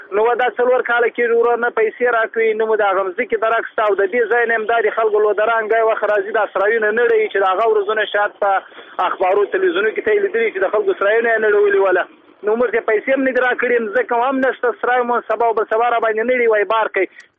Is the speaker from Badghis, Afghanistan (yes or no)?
yes; Muqur, Badghis, Afghanistan; زه خپل د بادغیس ولایت د مقر د ولسوالۍ یم.